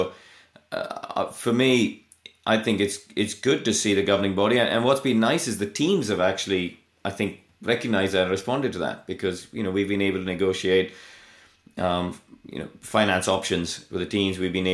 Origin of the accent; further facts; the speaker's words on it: India; English is a second language; now in United Kingdom; I came from India and I went and stood in the paddock in Pembrey